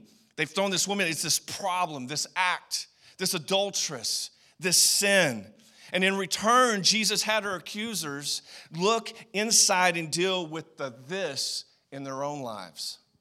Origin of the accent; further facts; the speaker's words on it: San Francisco, California, United States; It was San Francisco fog. That's the area where I'm from California, and it's thick.